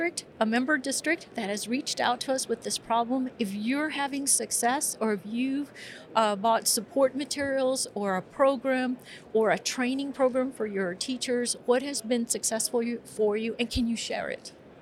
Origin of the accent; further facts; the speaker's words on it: Texas, United States; And then my favorite, not for anything other than because I'm from the Valley, and I'm thinking the Valley should have been the first one, but it's okay.